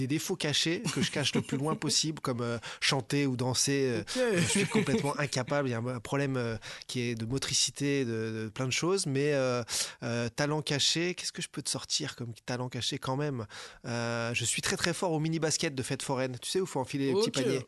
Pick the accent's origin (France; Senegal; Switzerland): France; Auxerre, Bourgogne-Franche-Comté; also born or lived in Hauts-de-Seine; je suis né dans les Hauts-de-Seine. Puis le travail de mes parents a fait que je suis parti m'exiler. Toute la famille du côté d'Auxerre